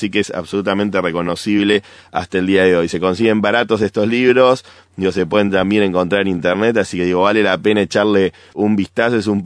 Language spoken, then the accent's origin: Spanish; Argentina; No podía dejar de poner un autor argentino porque yo soy argentino, por supuesto.